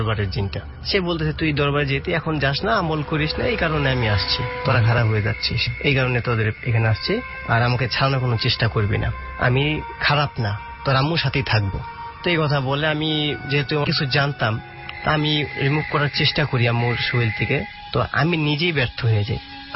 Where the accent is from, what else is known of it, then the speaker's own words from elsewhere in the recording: Tangail, Dhaka Division, Bangladesh; আমাদের গ্রামে টাঙ্গাইল জেলা